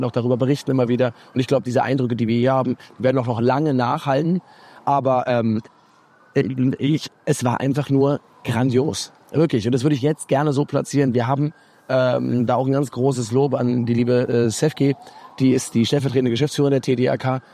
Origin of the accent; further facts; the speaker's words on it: Cologne, North Rhine-Westphalia, Germany; Ich bin aus Köln